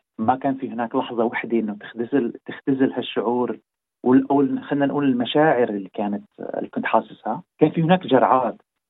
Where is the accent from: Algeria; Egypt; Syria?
Syria; Al-Qusayr, Homs Governorate; born there; لما رحت على مدينتي. أنا ولدان بالقصير، اللي هي تقريبا مدينة تقريبا 30 كيلومتر بعيدة عن حمص